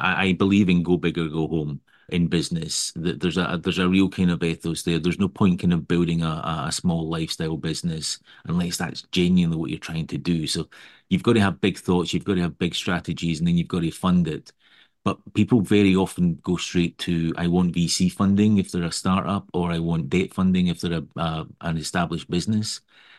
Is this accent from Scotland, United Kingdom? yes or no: yes; Scotland, United Kingdom; accent: Scottish; But I started out life in Scotland, you can tell with my accent, in construction, of all things.